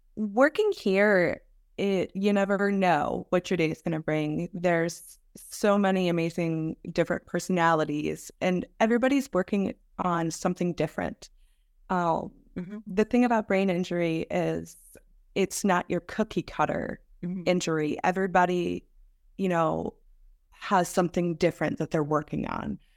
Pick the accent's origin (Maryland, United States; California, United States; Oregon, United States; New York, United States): New York, United States; Canandaigua; I was born and raised in Canandaigua, so my members are people within my community